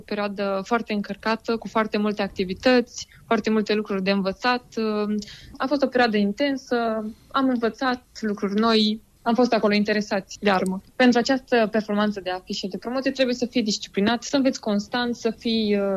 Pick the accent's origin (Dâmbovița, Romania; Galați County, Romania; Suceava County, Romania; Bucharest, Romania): Suceava County, Romania; Suceava; Sunt din Suceava, unitatea cea mai apropiată este în Botoșani